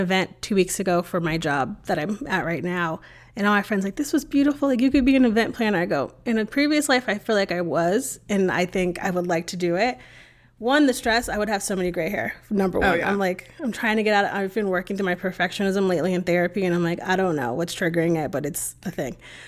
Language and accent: English; Connecticut, United States; now in Texas, United States; I planned it living in Texas. I'm from Connecticut.